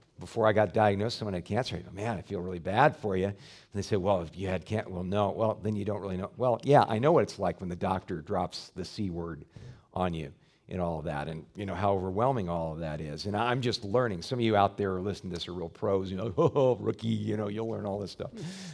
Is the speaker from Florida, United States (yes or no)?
no; Marietta, Georgia, United States; born there; when I was born in Marietta, Georgia, my mama looked me in the eyes for the first time, God knew.